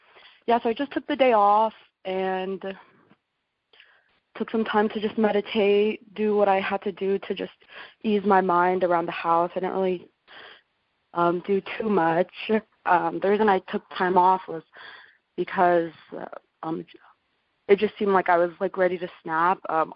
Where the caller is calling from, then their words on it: Renton, Washington, United States; I'm calling from Renton.